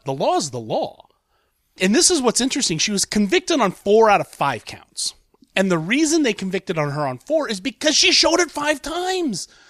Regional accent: Columbus, Ohio, United States; I'm going to lead this off with a story in my backyard, Columbus, Ohio, my hometown where I live.

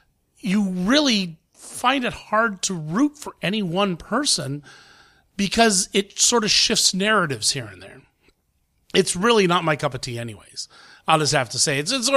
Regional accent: United States; I'm Irish, but technically I'm Irish, I'm Hungarian, but I'm an American. I grew up in America.

